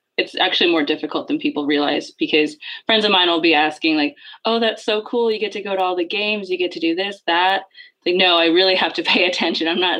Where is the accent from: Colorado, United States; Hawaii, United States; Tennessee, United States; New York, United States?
Colorado, United States; Well, I'm from Colorado. And so I grew up, you know, watching the Avs.